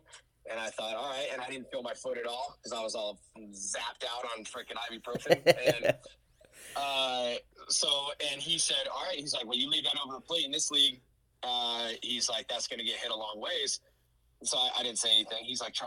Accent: Colorado, United States; So, you know, growing up in Colorado, not a lot of baseball players come out of Colorado.

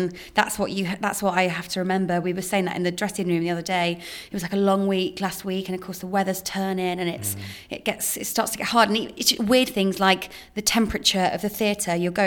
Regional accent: East Midlands, United Kingdom; In Lincolnshire.

